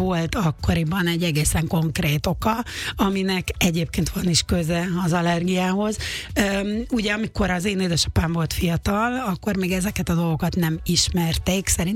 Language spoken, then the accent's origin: Hungarian; Hungary; moved away as an adult; Magyar vagyok, és az is maradtam.